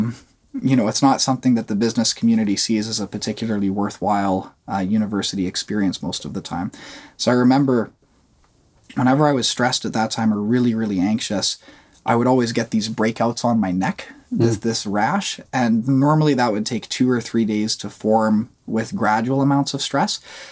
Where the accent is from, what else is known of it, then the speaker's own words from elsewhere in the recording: Calgary, Alberta, Canada; now in Edmonton, Canada; I'm born in Edmonton, even though I was raised in Calgary for 17 years, now after 3 years in Edmonton